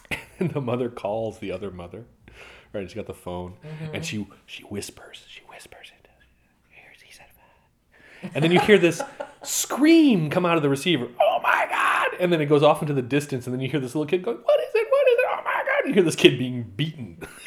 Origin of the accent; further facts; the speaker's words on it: San Francisco, California, United States; I'm growing up in San Francisco.